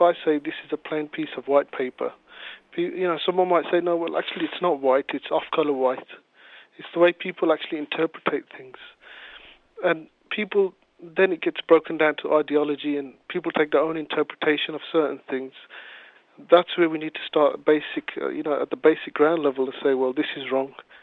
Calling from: Birmingham, West Midlands, United Kingdom; I'm calling from Handsworth.

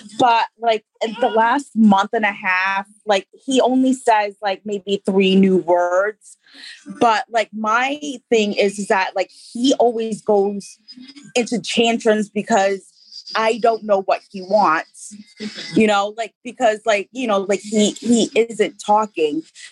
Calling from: Providence, Rhode Island, United States; Providence, Wesley, Rhode Island.

